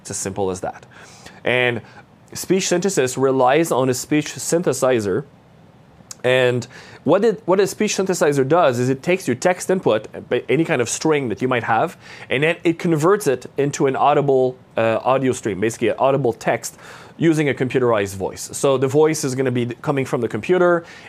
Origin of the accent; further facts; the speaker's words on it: Canada; first language French; English is a second language; I'm French Canadian, so English is not my first language.